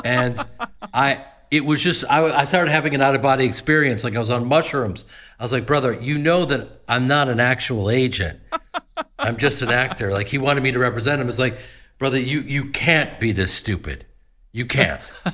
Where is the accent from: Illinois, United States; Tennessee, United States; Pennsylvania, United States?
Illinois, United States; Chicago; also born or lived in Los Angeles; because I'm from Chicago, then spent a lot of years in L.A.